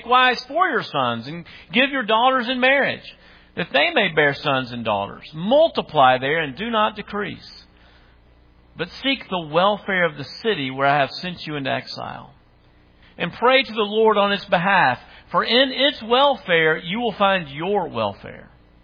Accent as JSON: {"language": "English", "country": "United States", "accent": "redneck", "said": "y'all know how my redneck accent goes with names, and I say them all wrong"}